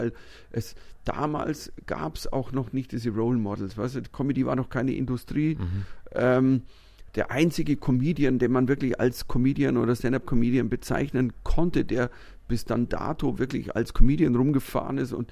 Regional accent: Bavaria, Germany; ich bin ja auch Bayer, also wir haben einen Dialekt

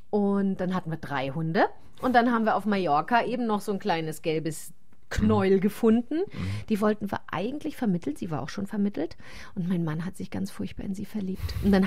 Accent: Germany; now in Italy; Ja, ich weiß nicht, wie das hier in Südtirol ist. Bei uns in Deutschland ist es verpönt als das Spiel der alten Frauen.

